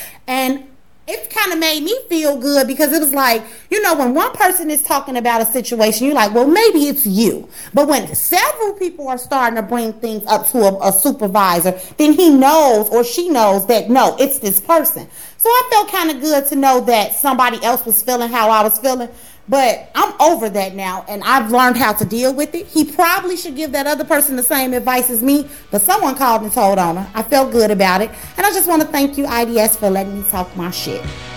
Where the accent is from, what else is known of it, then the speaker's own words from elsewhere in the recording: Chicago, Illinois, United States; Hey everybody … I'm from Chicago.